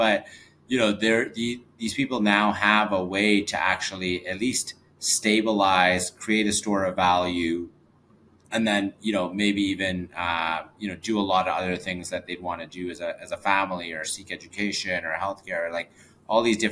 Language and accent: English; Vancouver, British Columbia, Canada; So I'm originally from Vancouver, and you know, in Vancouver we live right on the foot of a mountain.